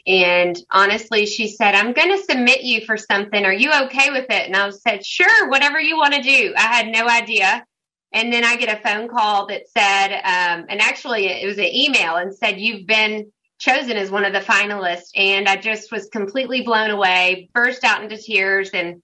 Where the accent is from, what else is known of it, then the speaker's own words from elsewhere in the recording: Carville, Tennessee, United States; We're all about families here, and born and raised in Carville, Tennessee, it just is home.